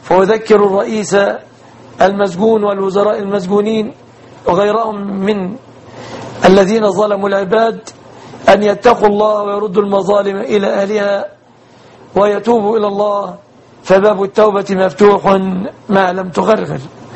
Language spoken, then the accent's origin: Arabic; Egypt; بلادنا مصر